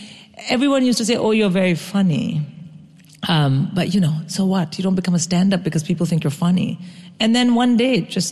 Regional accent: India; I grew up in India.

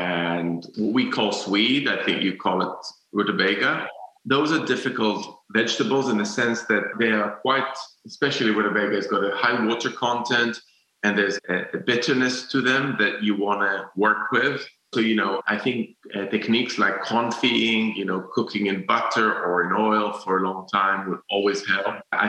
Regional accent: Jerusalem, Jerusalem District, Israel; I used to be like a purist because I grew up in Jerusalem

